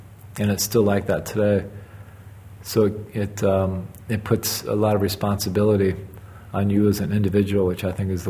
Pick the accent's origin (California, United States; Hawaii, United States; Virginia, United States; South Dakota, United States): Hawaii, United States; now in Switzerland; the cultures that I grew up in Hawaii or here in Switzerland.